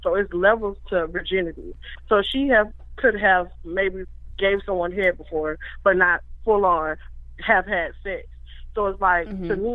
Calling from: Orlando, Florida, United States; I'm from Orlando, Florida.

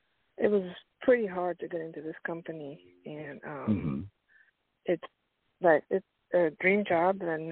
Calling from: Pennsylvania, United States; Pennsylvania.

